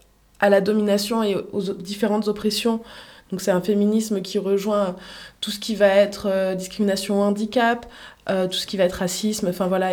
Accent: Aubenas, Auvergne-Rhône-Alpes, France; born there; je suis née en Ardèche, à Aubenas.

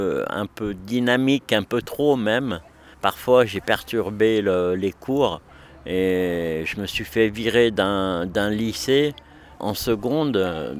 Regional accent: Vienne, Auvergne-Rhône-Alpes, France; born there; now in Aubenas, France; Je suis donc résident à l'EHPAD Saint-Joseph, ici à Aubenas. Je suis né à Vienne, dans l'Isère.

